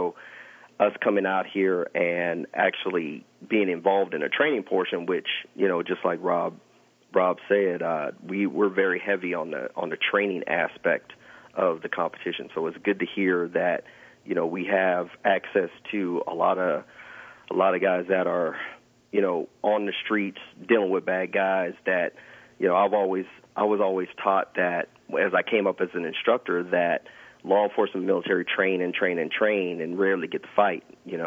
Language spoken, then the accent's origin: English; San Diego, California, United States; I just flew in from California. I'm from San Diego, California. So out here in Florida, always a good time in Florida.